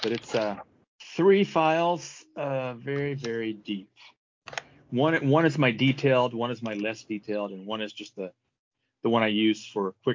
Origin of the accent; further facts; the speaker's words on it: Texas, United States; also born or lived in Southern California; We were in Southern California, moved to back to Texas. I'm from Texas, moved back to Texas.